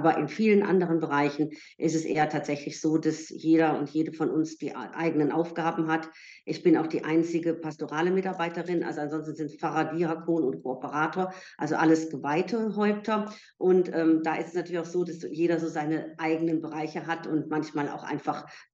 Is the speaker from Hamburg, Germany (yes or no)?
no; North Rhine-Westphalia, Germany; now in Baden-Württemberg, Germany; ich bin aus dem Erzbistum Köln gebürtig und bin dort auch bis zum Abitur aufgewachsen.